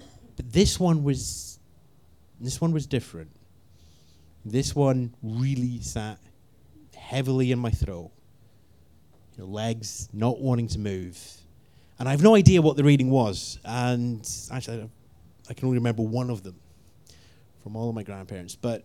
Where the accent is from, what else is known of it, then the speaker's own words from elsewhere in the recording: Scotland, United Kingdom; no, we're Scottish, we're going to have our honeymoon in Scotland.